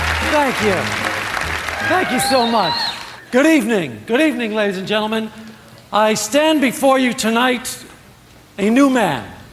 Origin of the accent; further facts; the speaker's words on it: Brooklyn, New York, United States; Let me give you some background. I grew up in Brooklyn.